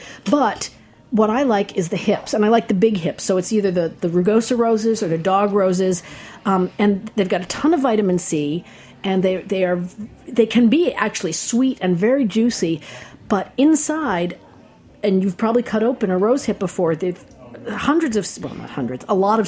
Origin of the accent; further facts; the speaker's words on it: New Hampshire, United States; I'm from New Hampshire.